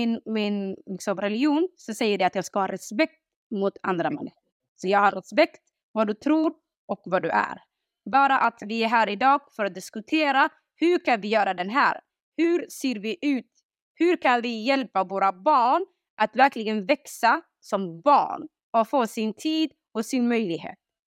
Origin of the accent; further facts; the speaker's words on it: Somalia; Nej, jag är stolt över att jag är Somalia och jag är från Somalia.